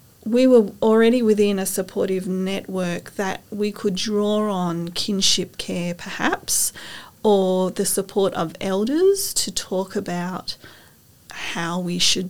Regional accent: Darwin, Northern Territory, Australia; But, you know, from my memories of growing up in Darwin

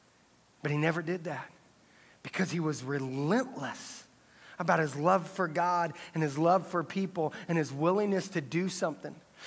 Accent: Midwest, United States; Remember, we grew up in the Midwest, flatlands, all right?

